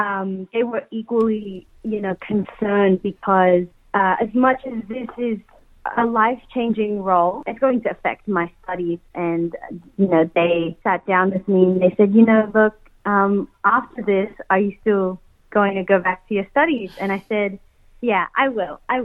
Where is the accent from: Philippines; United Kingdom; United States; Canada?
Philippines; And it means so much for me to stand there as a Filipino girl because of that connection that we all have to the show.